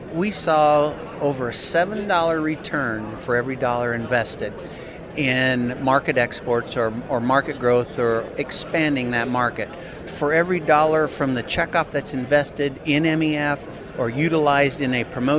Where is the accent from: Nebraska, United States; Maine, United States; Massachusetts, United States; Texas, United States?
Nebraska, United States; I'm a producer from South Central Nebraska, about 100 miles southwest of Lincoln, Nebraska.